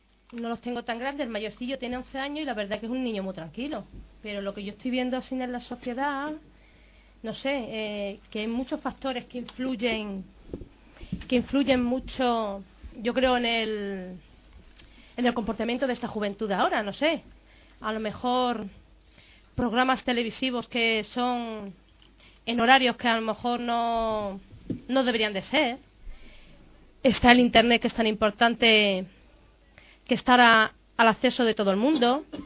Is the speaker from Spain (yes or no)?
yes; Madrid, Community of Madrid, Spain; Somos de la Ventilla.